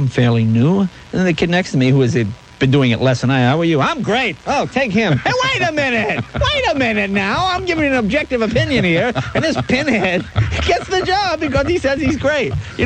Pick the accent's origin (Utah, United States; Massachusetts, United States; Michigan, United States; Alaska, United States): Massachusetts, United States; Boston; I grew up in Boston and I was raised back there, and there's a certain Eastern sensibility.